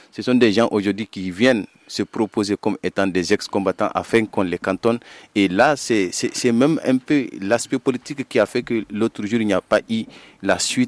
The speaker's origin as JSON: {"language": "French", "town": "Timbuktu", "region": "Tombouctou", "country": "Mali", "said": "Et au nord, moi, je suis bien de Tombouctou et je sais pourquoi je le dis."}